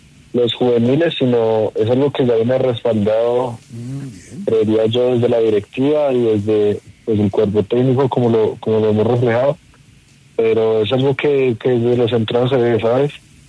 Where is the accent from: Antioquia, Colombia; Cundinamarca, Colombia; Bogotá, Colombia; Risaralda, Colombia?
Bogotá, Colombia; Bogotano.